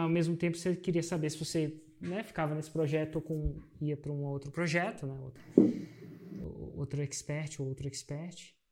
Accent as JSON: {"language": "Portuguese", "region": "Minas Gerais", "country": "Brazil", "said": "Como diria aqui na minha terra, em Minas"}